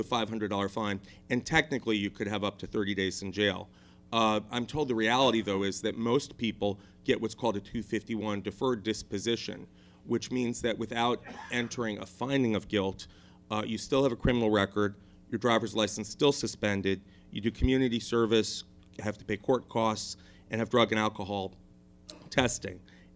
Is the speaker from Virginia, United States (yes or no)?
yes; Alexandria, Virginia, United States; We're both Jewish. We're both from Alexandria. We're both gay